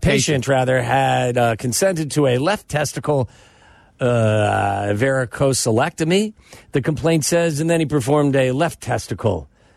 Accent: Cincinnati, Ohio, United States; As a kid growing up in Cincinnati. Big area for UFOs.

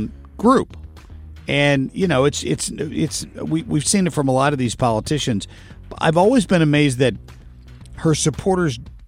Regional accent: Cincinnati, Ohio, United States; I grew up in Cincinnati. A lot of my relatives live in Kentucky

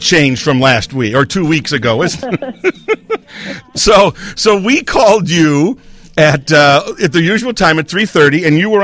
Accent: Chicago, Illinois, United States; I grew up on the Northwest Side, right off of Addison, about 4 or 5 miles from Wrigley.

